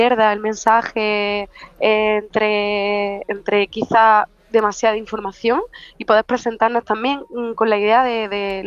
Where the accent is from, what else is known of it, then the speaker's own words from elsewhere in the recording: Jaén, Andalusia, Spain; Pues sobre todo empecé por mi tierra, por Jaén